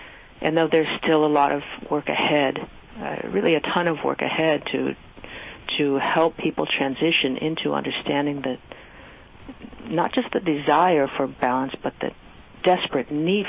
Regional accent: Midwest, United States; Frankly, I grew up in the Midwest, and I just love meat

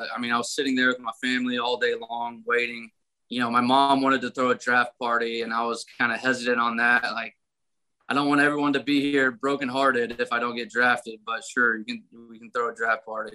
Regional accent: Shreveport, Louisiana, United States; also born or lived in Tennessee; I grew up in Shreveport. I actually moved there when I was in second grade. I was born in Tennessee, then moved down to Shreveport when I was in second grade. And got very acquainted with the Louisiana culture

